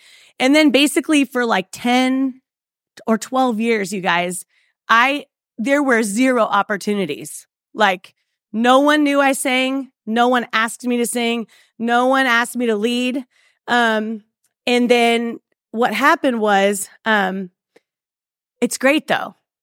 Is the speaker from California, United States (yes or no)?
yes; California, United States; now in Nashville, United States; I'm from Southern California. My husband and I met in college, and he decided that it would be great to come to grad school here at Belmont University.